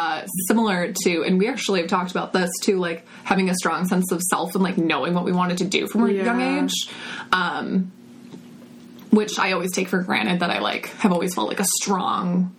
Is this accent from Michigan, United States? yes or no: yes; Commerce Township, Michigan, United States; Oh, I grew up in Commerce Township, Michigan, which is like Metro Detroit.